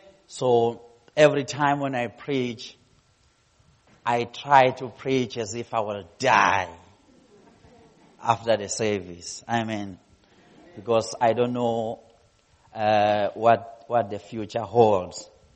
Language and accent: English; KwaZulu-Natal, South Africa; born there; And yes, I was born in Zululand.